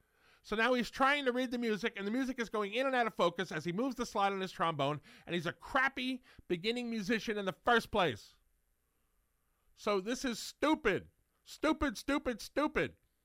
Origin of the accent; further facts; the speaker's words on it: New York City, New York, United States; because I grew up in New York City and I worked at Macy's.